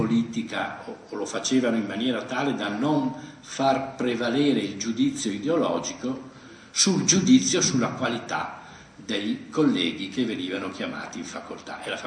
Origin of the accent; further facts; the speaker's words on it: Brescia, Lombardy, Italy; io vengo da Brescia, al liceo Arnaldo, dove nel 68 ho fatto gli esami di maturità